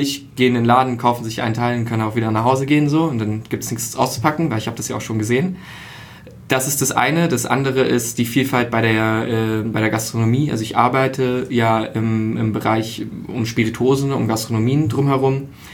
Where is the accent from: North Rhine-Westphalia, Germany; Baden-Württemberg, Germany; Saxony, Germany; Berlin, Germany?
Berlin, Germany; born there; ich bin ja gebürtiger Berliner